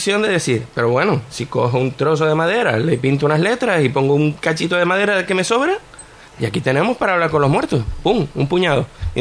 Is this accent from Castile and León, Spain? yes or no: no; Canary Islands, Spain; Nosotros, como somos españoles y canarios, pues decimos Ouija y ya está